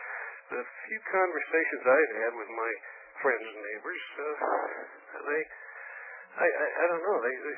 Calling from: Oroville, California, United States; Good evening, Bill. … from Oroville, California.

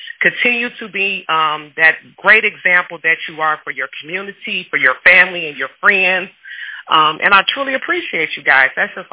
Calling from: Detroit, Michigan, United States; from Detroit.

